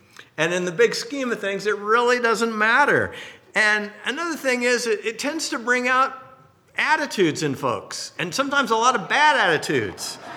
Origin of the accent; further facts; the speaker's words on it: Washington, United States; I grew up near Seattle, and so I enjoy rooting for my home team.